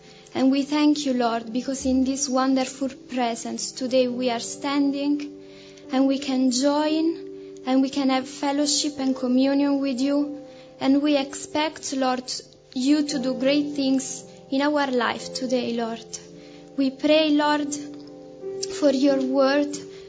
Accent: Italy; I'm 20 years old and I come from Italy.

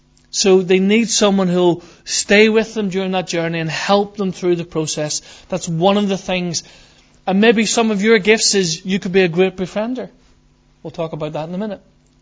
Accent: Ireland; Now I'm Irish, I can talk.

